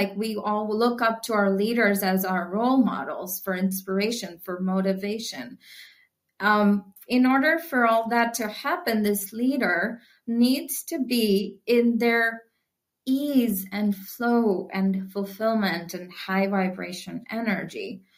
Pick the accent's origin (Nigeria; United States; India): India; even though I grew up in India and I've heard of this concept of soul and all